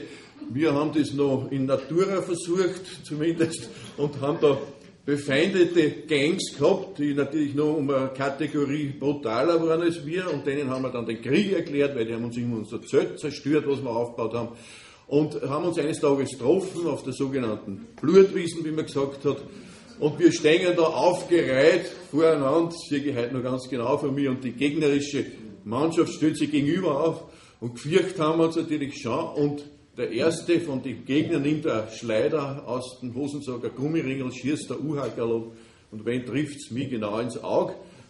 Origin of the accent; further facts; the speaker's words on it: Linz, Upper Austria, Austria; so sind wir dann eben da in Linz am Graben aufgewachsen.